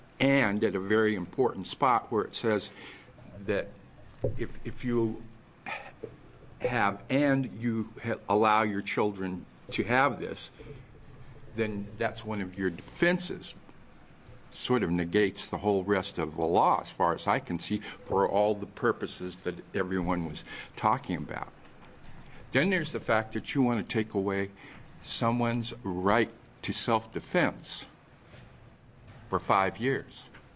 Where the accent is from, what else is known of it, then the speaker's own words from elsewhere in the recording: Pendleton, United States; I'm a resident of this city, although I was born and raised in Pendleton.